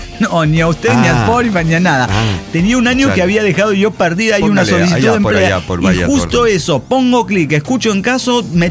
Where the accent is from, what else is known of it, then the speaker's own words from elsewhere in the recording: Zapopan, Jalisco, Mexico; Ella es de Ciudad de México, yo soy de Zapopan.